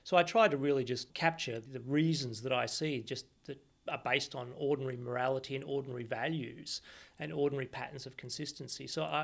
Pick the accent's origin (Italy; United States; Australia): Australia; now in United Kingdom; I am an Australian and I will always be Australian. I've been here a total of probably 12 years and I still don't have the slightest hint of an English accent, and I never will. I'm an Australian.